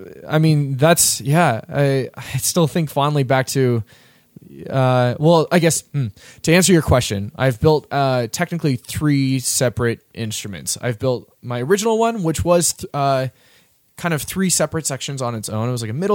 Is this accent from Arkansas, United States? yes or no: no; Oregon, United States; because I'm from Oregon